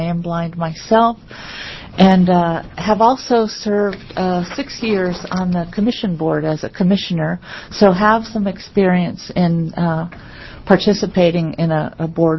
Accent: Cave Junction, Oregon, United States; I am from Cave Junction, Oregon.

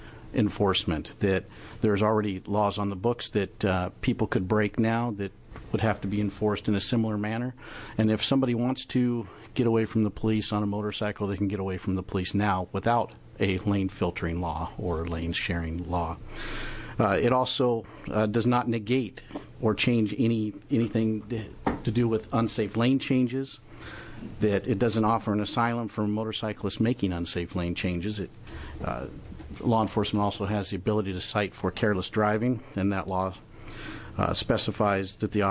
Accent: Oregon, United States; while I'm from Klamath County, this doesn't have a huge effect on traffic. Our traffic jams are usually cattle drives or something similar.

